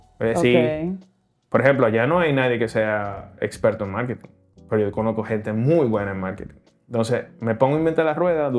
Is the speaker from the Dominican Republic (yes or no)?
yes; Dominican Republic; como emprendedores dominicanos o en este país